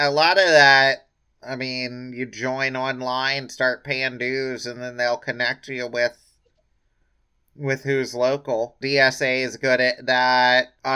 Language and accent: English; Louisiana, United States; I mean, growing up in Louisiana, I always thought it rather backwards in a lot of ways